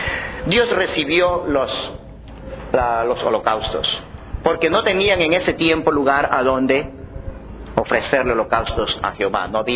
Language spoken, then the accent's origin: Spanish; Ecuador; Hay muchos pueblos, por ejemplo en mi país, Ecuador, adoran mucho a las imágenes.